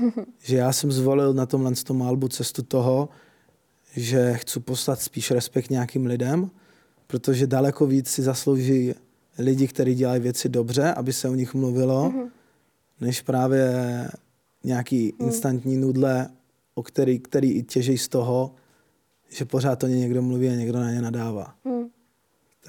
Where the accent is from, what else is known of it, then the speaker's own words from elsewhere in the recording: Brno, South Moravian Region, Czechia; protože jsem z Brna.